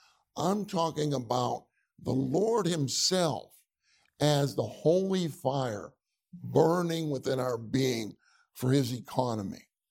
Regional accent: Pittsburgh, Pennsylvania, United States; now in Houston, United States; Then when I grew up in Pittsburgh. Eventually, I made my way to Houston.

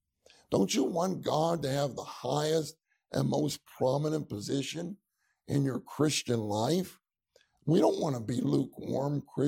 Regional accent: Pittsburgh, Pennsylvania, United States; now in Houston, United States; Then when I grew up in Pittsburgh. Eventually, I made my way to Houston.

